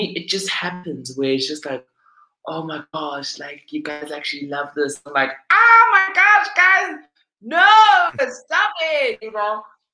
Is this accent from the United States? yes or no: no; South Africa; I mean, you know, the fact that being South African is so cool but so underrated